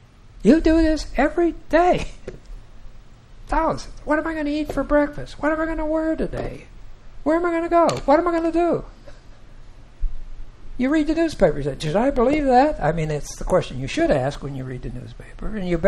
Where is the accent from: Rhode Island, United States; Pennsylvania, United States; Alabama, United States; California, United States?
Pennsylvania, United States; Pittsburgh; Penn State sits in a mountain community in central Pennsylvania, and I'm from the inner city, Pittsburgh